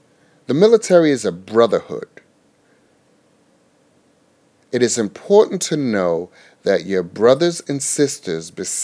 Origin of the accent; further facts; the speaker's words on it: United States; I am able to put aside my personal beliefs and my political beliefs to recognize I am an American first, and our president is my leader.